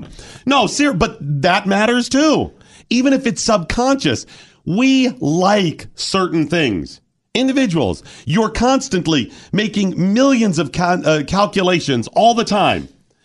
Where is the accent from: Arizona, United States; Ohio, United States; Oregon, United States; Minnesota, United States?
Ohio, United States; Cleveland; I grew up near Cleveland, Ohio.